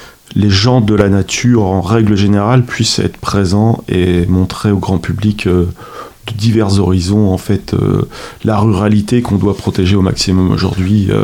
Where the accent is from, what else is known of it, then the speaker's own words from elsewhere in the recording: Alençon, Normandy, France; Alors moi, je suis chevin, je suis né à Alençon